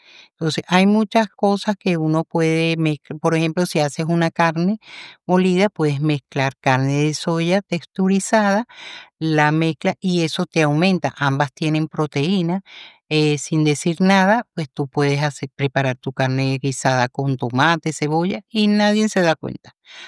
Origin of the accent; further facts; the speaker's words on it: Venezuela; yo soy venezolana y comemos arepas.